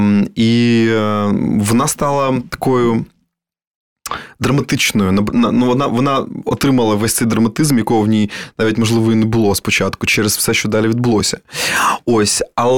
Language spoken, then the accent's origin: Ukrainian; Vinnytsia, Vinnytsia Oblast, Ukraine; я з Вінниці. І в Вінниці всі говорили або російською, або на суржику. Мені дуже пощастило, що в мене була бабушка Ніна, яка прекрасно спілкувалася українською